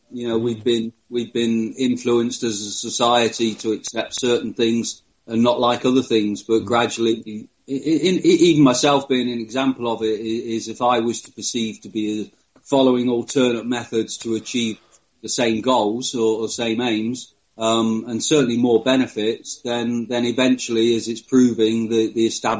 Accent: Nottingham, East Midlands, United Kingdom; using Nottingham, which is my hometown, as my project base

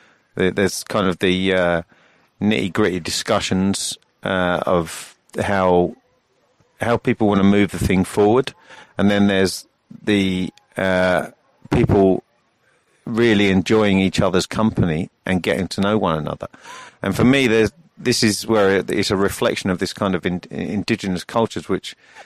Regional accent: Luton, East of England, United Kingdom; Well, I was dug up from Luton. I grew up in a very normal family.

